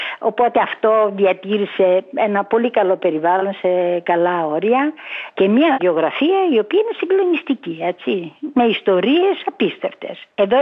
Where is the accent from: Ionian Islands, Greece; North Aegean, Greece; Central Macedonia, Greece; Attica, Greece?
Central Macedonia, Greece; Thessaloniki; Ήρθα από τη Θεσσαλονίκη. Η Θεσσαλονίκη τότε, στα σχολεία τότε, δεν μαθαίναμε καν για τη Θράκη.